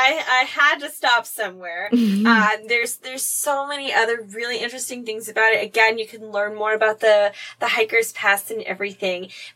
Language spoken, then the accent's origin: English; United States; So I'm an American. I can do that.